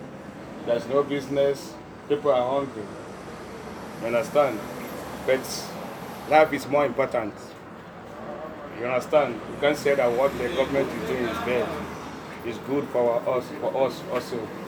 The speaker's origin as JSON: {"language": "English", "town": "Ogbia", "region": "Bayelsa", "country": "Nigeria", "said": "Yeah, I'm from Ogbia."}